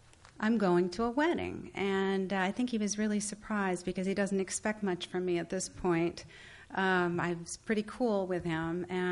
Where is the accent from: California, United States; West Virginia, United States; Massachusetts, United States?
California, United States; I'm from California, and I never knew my father growing up for a variety of reasons.